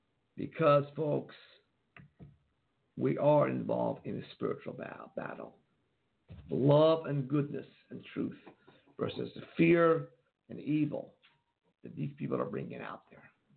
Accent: United States; as a Jewish born and raised in America.

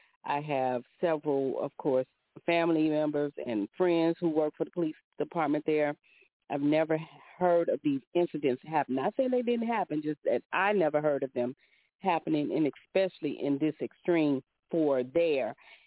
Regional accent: Memphis, Tennessee, United States; So when I grew up in Memphis, we looking at the late 70s, early 80s.

